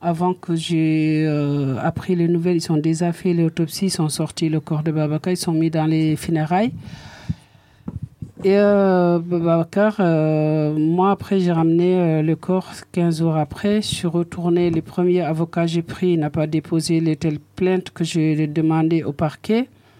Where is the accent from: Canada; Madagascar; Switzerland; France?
France; Rennes, Brittany; je viens de Rennes.